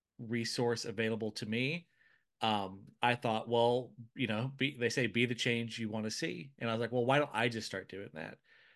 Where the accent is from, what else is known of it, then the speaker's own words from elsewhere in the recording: Alabama, United States; they say write what you know, and I'm from Crenshaw County, Alabama. It's the county with the most dirt roads of any county in the state.